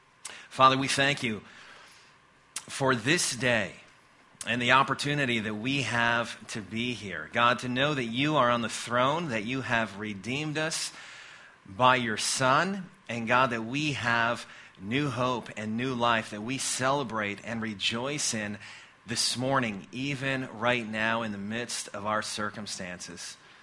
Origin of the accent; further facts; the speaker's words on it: Midwest, United States; growing up in the Midwest, I would have thought that was kind of scary